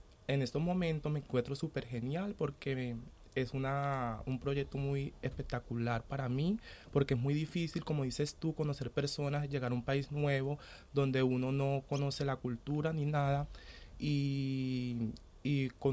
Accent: Colombia; moved away as an adult; now in Madrid, Spain; Yo soy de Colombia y vine por medio de la... a rescate, vine por medio de persecución de mi país

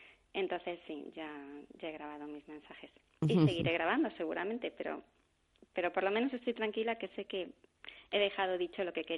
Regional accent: Madrid, Community of Madrid, Spain; como madrileña que soy

